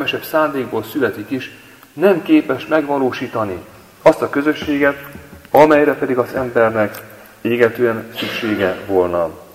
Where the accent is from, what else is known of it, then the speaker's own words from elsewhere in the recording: Téglás, Hajdú-Bihar, Hungary; Abban a templomban, ahol én felnőttem tégláson